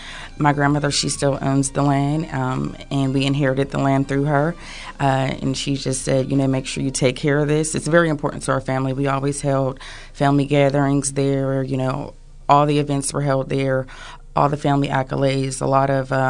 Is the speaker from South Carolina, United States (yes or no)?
no; Pennsylvania, United States; So we grew up in Belsouver, but if you know anything about the South Hills, the neighborhoods are very small.